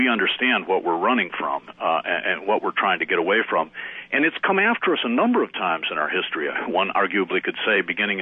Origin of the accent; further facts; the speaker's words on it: Toledo, Ohio, United States; I come from Toledo, Ohio, near Dearborn, Michigan, largest community of Arabs in the world outside of the Middle East.